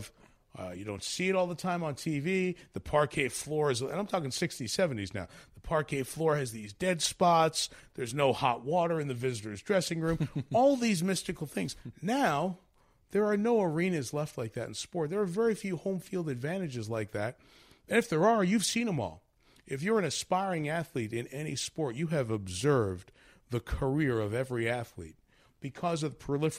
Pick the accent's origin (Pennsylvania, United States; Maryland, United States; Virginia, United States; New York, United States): New York, United States; New York City; I grew up in New York City, so I didn't have the necessary exposure to college sports that I would gain as I went to college at Syracuse later on in my time.